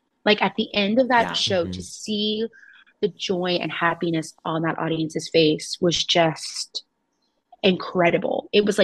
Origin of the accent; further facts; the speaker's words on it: Louisiana, United States; Yeah, I'm from Louisiana.